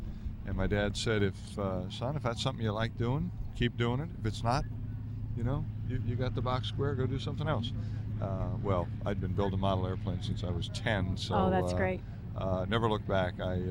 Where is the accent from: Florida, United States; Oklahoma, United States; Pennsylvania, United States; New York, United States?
Florida, United States; Coral Gables; born there; I was born in South Florida, in Coral Gables, actually, but learned to fly here.